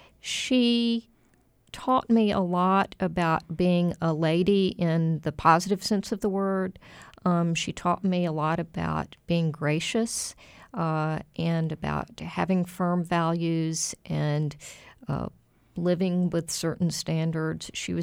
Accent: Waco, Texas, United States; I feel that I'm very privileged to have been born and raised in Waco, Texas.

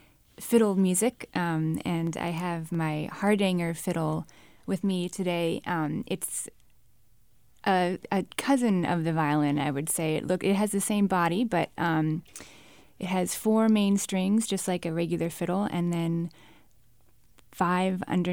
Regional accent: California, United States; I grew up in the Bay Area, and I was hooked.

